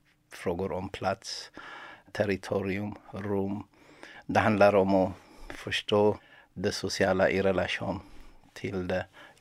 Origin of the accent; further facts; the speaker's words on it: Ethiopia; moved away as an adult; now in Sweden; Jag har bott i Sverige i 26 år nu. Och jag kom som flykting från Etiopien.